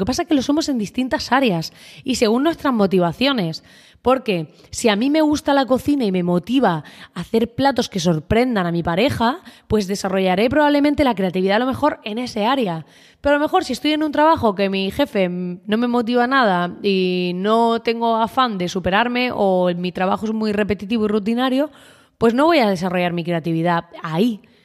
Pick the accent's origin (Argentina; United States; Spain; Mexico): Spain; en España, que bueno, que es de donde soy yo